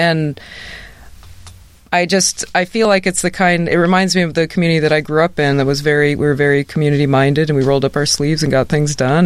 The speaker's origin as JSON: {"language": "English", "town": "Milwaukee", "region": "Wisconsin", "country": "United States", "tie": "born or raised there", "also_born_or_lived": "Seattle", "lives_now": "Tacoma, United States", "said": "Well, I grew up in Milwaukee, and I had a very circuitous path, which we don't need to go into now."}